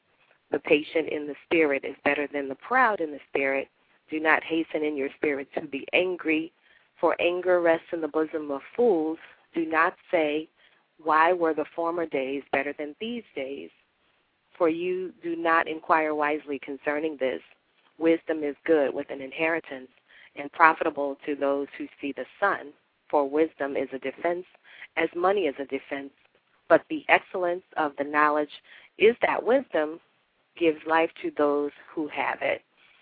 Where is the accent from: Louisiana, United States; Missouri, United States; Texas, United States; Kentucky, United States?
Louisiana, United States; New Orleans; She didn't know that I was from New Orleans